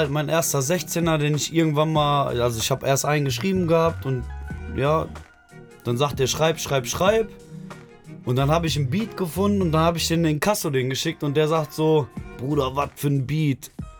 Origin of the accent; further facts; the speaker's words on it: Oberhausen, North Rhine-Westphalia, Germany; Ich komme aus Oberhausen.